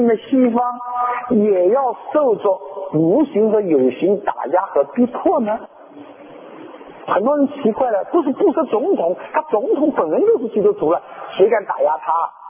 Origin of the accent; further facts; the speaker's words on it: China; 特别是我们从大陆来的更知道了